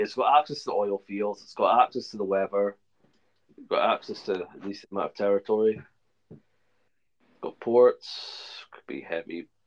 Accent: England, United Kingdom; Well, we're fucking English. Why would you need to speak any other fucking language?

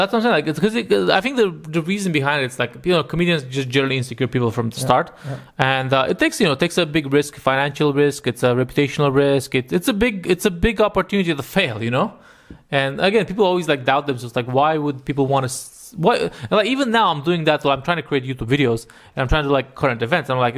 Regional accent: Romania; English is a second language; when I was growing up in Romania, there were like no Indian restaurants, but now they're like quite popular in Bucharest

